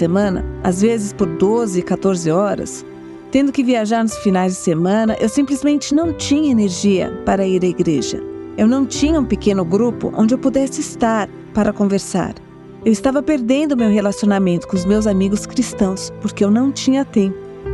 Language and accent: Portuguese; São Paulo, Brazil; Sou paulistana, nascida e criada em São Paulo.